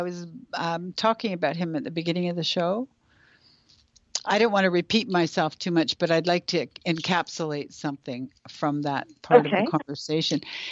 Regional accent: Canada; and this as a Canadian drives me crazy for America because I think of America as being kind of challenged these days

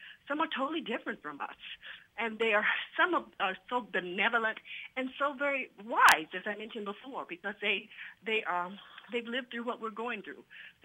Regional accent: Kansas City, United States; moved away; And I knew I needed to leave my home town. In that time, it was Kansas City. And so I needed a new fresh start. So I moved to Dallas.

